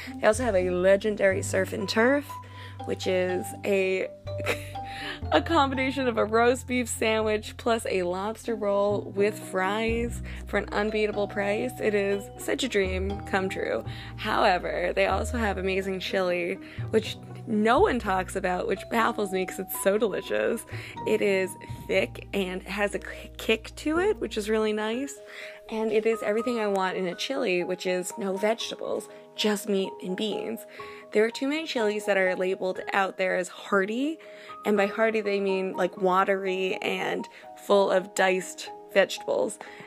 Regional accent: Boston, Massachusetts, United States; I am born and bred in Boston, Massachusetts, and I'm a chubster.

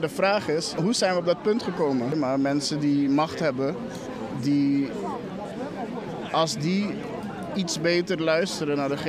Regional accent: Suriname; Niet familie, niet directe familie, nee, maar waarschijnlijk wel. Ik kom zelf uit Suriname.

